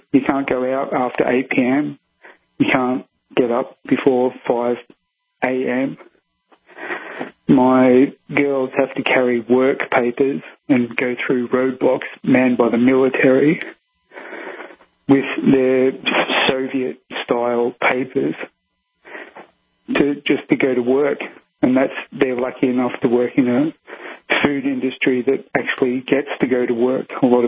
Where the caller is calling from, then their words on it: Melbourne, Victoria, Australia; I'm in Melbourne. I'm in the outer suburbs.